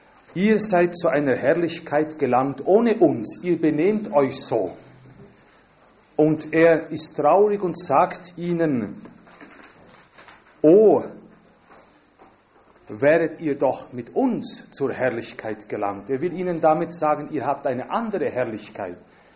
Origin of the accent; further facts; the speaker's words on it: Valais, Switzerland; Ich komme aus der Südwestschweiz. Man spricht dort das südlichste Deutsch. Das ist ein Dialekt, der zwar französisch gedacht wird, kann man sagen.